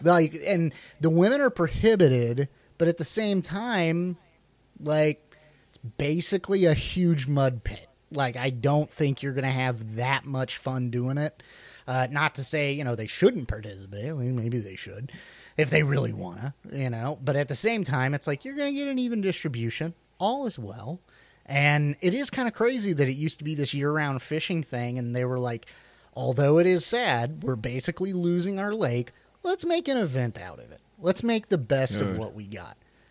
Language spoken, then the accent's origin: English; Midwest, United States; I grew up in the Midwest.